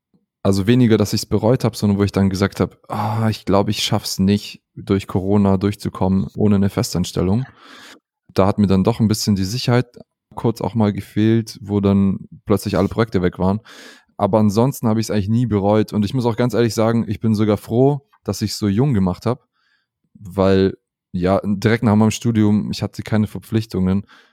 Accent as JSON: {"language": "German", "region": "Southern Germany", "country": "Germany", "tie": "born there", "said": "Ich bin Deutscher mit Migrationshintergrund. Meine Eltern kommen aus Kasachstan. Ich bin aber im Süden geboren, in Süddeutschland."}